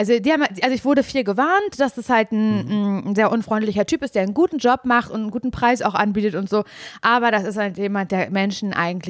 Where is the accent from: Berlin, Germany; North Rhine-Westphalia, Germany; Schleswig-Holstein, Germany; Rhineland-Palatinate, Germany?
Berlin, Germany; ich bin ja Großstadtgöre, ich denke mir so, mit unfreundlichen Leuten kenne ich mich wirklich sehr gut aus, ich komme aus Berlin